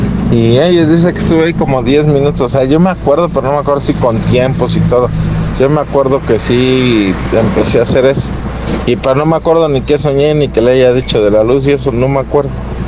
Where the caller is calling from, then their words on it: Mexico City, Mexico; Soy aquí de la Ciudad de México